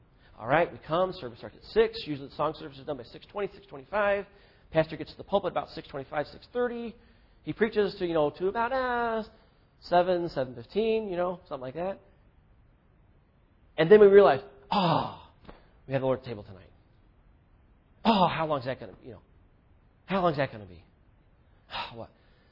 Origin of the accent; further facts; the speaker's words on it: Indiana, United States; now in Chicago, United States; My wife and I we grew up in small town Indiana, and my hometown was like 4,000 people.